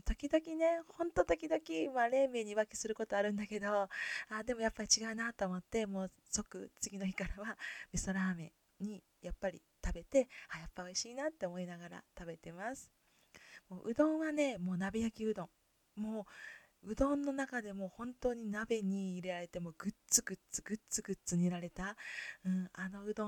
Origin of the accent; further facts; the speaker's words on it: Kyoto, Japan; accent: Kansai dialect; せっかく生まれ育った京都大好きだし、京都弁というか関西弁で、